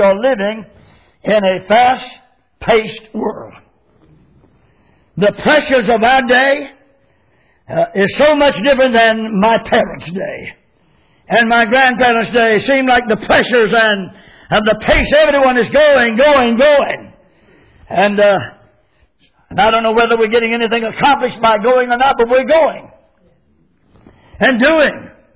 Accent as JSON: {"language": "English", "region": "North Carolina", "country": "United States", "tie": "born there", "said": "I was born in Sampson County, and they have a record of my birth in Sampson County, North Carolina."}